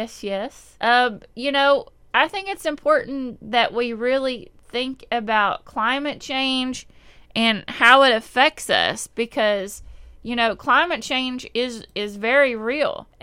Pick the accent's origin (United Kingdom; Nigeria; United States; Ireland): United States; Appalachia; but I am Southern, and I am from Appalachian Mountain